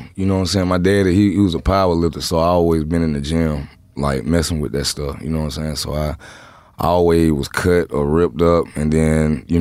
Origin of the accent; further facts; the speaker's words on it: Atlanta, Georgia, United States; I'm from Southside Atlanta. You know what I'm saying? Cleveland Avenue. I done stayed in Cleveland Avenue, Pryor Road, Lakewood Village, Carver Home, all that.